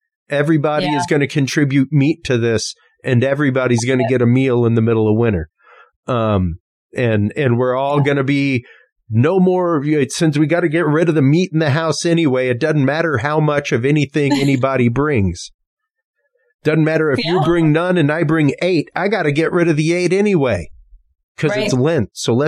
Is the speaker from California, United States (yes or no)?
no; Louisiana, United States; And just being Cajun and understanding a lot of the root of Mardi Gras